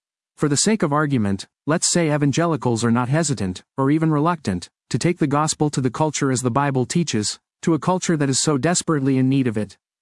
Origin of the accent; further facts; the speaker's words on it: Oakland, California, United States; And again, I'm from Oakland. I spent all my time in progressive circles